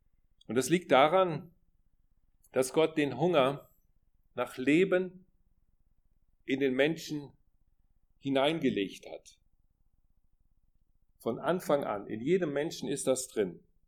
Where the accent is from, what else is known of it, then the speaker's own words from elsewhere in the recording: Rhineland, Germany; Bei uns im Rheinland